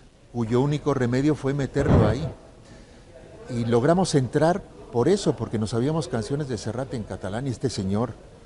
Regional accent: Veracruz, Mexico; Yo nací en Veracruz y soy veracruzano, pero de mi madre hacia arriba no. Entonces todo el tiempo suspiraban por Barcelona y se hablaba en catalán en casa.

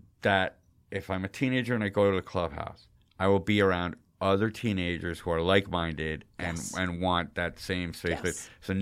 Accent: Rhinebeck, New York, United States; For me, when I grew up in Rhinebeck, that I had church. And my church was open, and I could hang out in church, and I had a piano, and I could do all that stuff.

